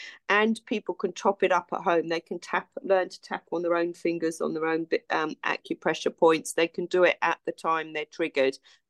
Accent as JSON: {"language": "English", "region": "London", "country": "United Kingdom", "tie": "born or raised there", "said": "I was born and brought up in North London and then was a GP in Watford"}